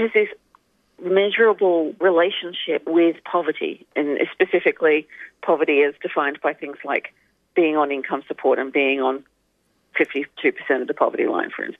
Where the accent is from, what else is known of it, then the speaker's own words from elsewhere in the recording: Newcastle, New South Wales, Australia; I'm from Newcastle, darling.